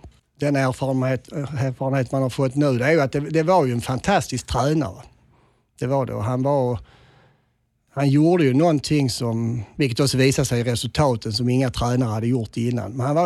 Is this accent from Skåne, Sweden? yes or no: yes; Köpingebro, Skåne, Sweden; Jag var från Köpingebro som var en liten ort utanför Svenstorp.